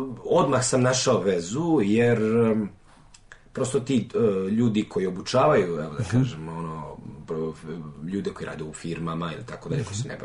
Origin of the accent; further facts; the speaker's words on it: Gornji Milanovac, Šumadija and Western Serbia, Serbia; ja sam sa strane, mislim sa strane iz Gornjeg Milanovca sam